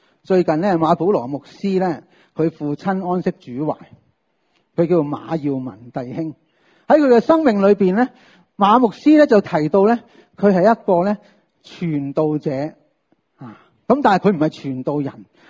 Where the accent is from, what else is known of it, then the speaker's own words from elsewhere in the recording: China; 我哋中国人